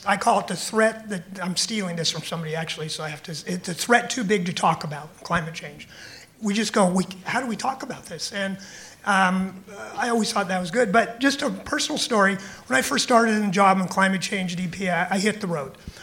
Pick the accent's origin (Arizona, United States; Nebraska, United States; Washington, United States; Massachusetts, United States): Washington, United States; Walla Walla; I grew up in Walla Walla.